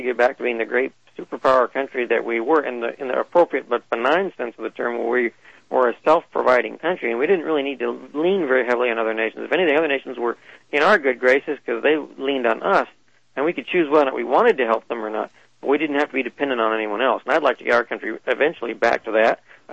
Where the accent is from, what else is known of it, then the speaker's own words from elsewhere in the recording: Texas, United States; also born or lived in Midwest; But as for me, I was born up in the Midwest, but I grew up here in Central Texas where I spent most of my life.